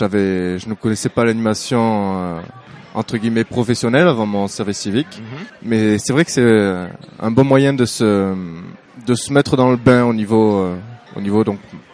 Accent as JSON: {"language": "French", "town": "Villefranche-de-Rouergue", "region": "Occitanie", "country": "France", "said": "Je suis de Villefranche de Rouergue."}